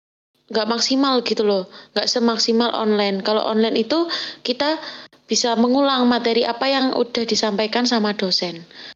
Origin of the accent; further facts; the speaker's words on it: Malang, East Java, Indonesia; Kalau dari aku sih, kan aku asli Malang